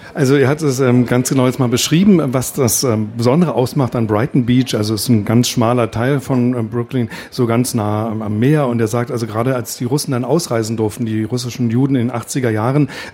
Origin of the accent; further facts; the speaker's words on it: Germany; die verbindende Sprache, die wir als Deutsche durchaus ein bisschen verstehen